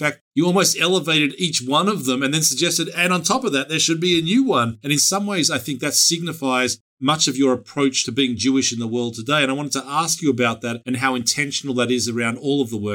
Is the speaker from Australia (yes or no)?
yes; Australia; Growing up in Australia, Hanukkah was always the first holiday signifying the beginning of summertime.